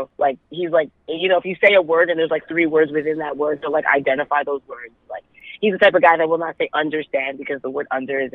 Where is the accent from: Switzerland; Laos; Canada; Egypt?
Canada; Toronto, Ontario; Well, I'm born and raised in Toronto. So I was raised like sort of the East End, but not really. It's like the East End of Toronto, but not yet Scarborough.